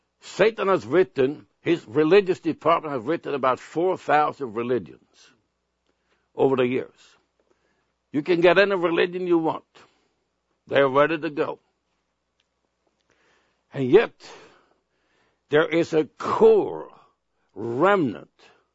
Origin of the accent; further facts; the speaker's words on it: Sweden; first language Swedish; English is a second language; Now, my native language is Swedish. That's the language I learned as a baby and a young child. And I also got a special dialect from the area where I come from that I really can't get rid of.